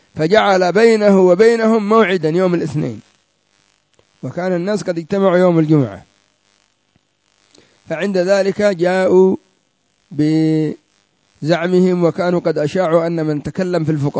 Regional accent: Yemen; عندنا في اليمن كانوا ناس من المجاذيب سمون بأصحاب بن علوان يمرون في الأسواق، نحن أدركناهم

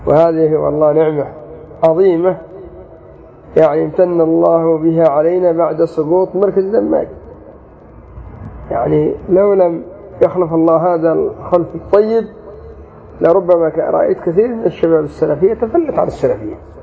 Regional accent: Mukalla, Hadramaut, Yemen; صار عندنا في المكلة مأوى لطلاب العلم، صار عندنا في حضرموت الداخل عدة دور حديث

